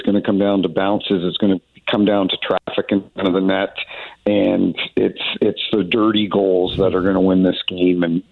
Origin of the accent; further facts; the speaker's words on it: Canada; now in St. Louis, United States; I'm Canadian, but I've lived in the U.S. in St. Louis for 24 years.